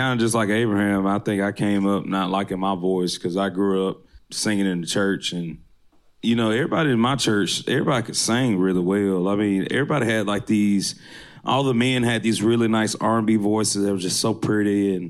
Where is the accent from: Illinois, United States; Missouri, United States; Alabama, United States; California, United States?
Alabama, United States; I think for me, growing up in Alabama, I didn't really think too much of it.